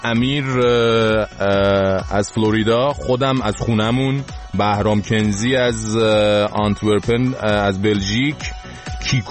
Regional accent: Iran; ما ایرانیام

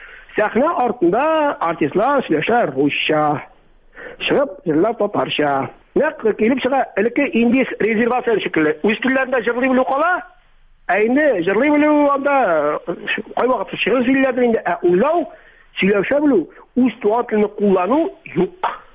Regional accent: Chutay, Tatarstan, Russia; Балтач районы Чутай авылы. Күп мурагда айтар инде мектеп түзүргә. Чөнки ул мектеп чынлап та иски инде. Мен оқыган мектеп ул.

